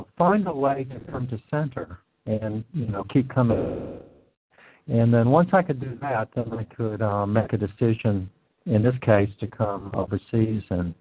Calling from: China; I'm calling in from China.

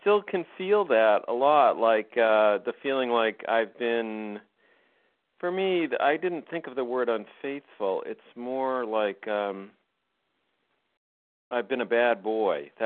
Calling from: Vermont, United States; I'm calling from Vermont.

